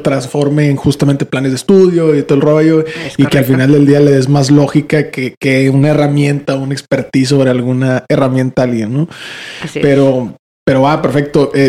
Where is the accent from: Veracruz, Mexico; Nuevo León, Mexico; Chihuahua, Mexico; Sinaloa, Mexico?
Nuevo León, Mexico; Monterrey; sobre todo para quienes somos acá de Monterrey, de Nuevo León, pero en México en general también